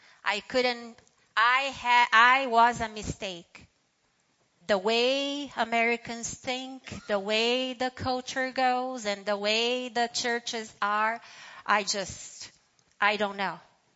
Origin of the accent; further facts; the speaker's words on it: São Paulo, Brazil; English is a second language; moved away as an adult; I am from Brazil, from São Paulo. And I live here now for 17 years.